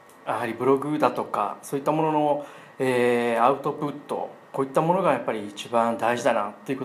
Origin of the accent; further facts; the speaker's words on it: Oita, Japan; 大分から来ました